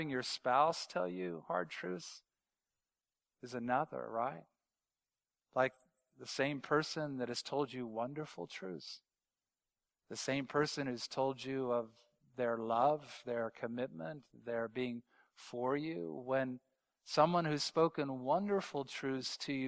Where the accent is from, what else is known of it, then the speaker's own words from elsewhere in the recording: Bible Belt, United States; I always jokingly say I grew in the United States, I grew up in the Bible Belt. That's kind of the Midwest, South part of the United States, the Bible Belt.